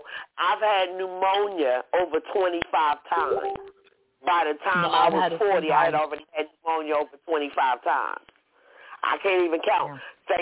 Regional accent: Atlantic City, New Jersey, United States; now in North Carolina, United States; I now live in North Carolina, but I grew up in Atlantic City.

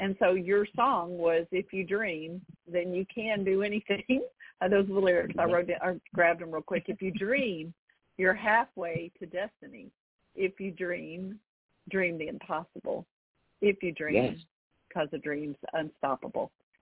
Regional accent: Arkansas, United States; also born or lived in California; that's the world that I bought into when I was, you know, a teenager growing up in Arkansas, and that's the world that I saw when I went out into the world and ended up raising my own children in California

